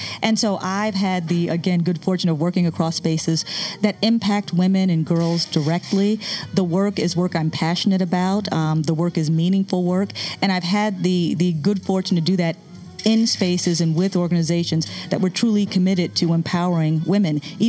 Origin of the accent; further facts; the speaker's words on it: Syracuse, New York, United States; I know for me, growing up in upstate New York, I'm originally from Syracuse